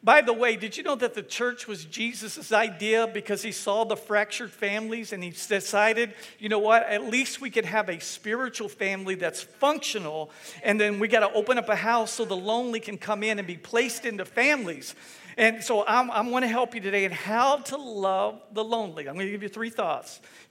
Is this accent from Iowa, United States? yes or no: no; Texas, United States; moved away as an adult; now in Louisiana, United States; I'm not originally from here. Heidi and I aren't. We're from Texas. But we got to Louisiana as quick as we could. Louisiana's home, and so we love it here.